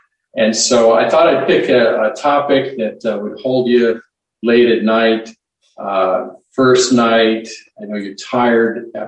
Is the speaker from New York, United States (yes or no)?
no; San Francisco, California, United States; And I grew up in San Francisco and was greatly influenced by the whole thing happening there in the 60s and 70s.